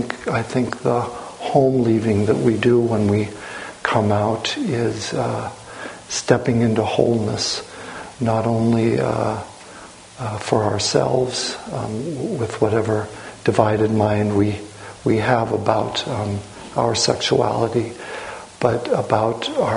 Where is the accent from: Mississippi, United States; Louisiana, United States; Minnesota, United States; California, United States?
California, United States; I grew up around here. I mean, I grew up on the Central Coast, and I went to college here, you know, in the shadow of San Francisco.